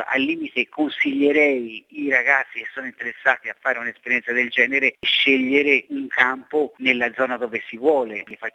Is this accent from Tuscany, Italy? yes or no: yes; Prato, Tuscany, Italy; Io sono di Prato, pertanto come zona pretese ne facciamo tre.